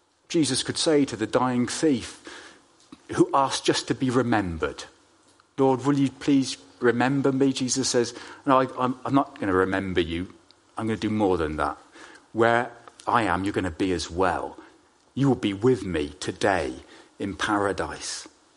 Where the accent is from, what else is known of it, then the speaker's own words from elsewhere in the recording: Bradford-on-Avon, South West England, United Kingdom; When I was growing up in Bradford-on-Avon, there were lots and lots of us as teenagers.